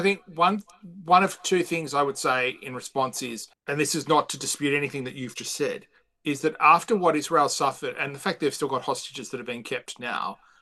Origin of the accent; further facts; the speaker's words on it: Sydney, New South Wales, Australia; I grew up in Sydney, and I mostly grew up in a Jewish part of Sydney in the eastern suburbs.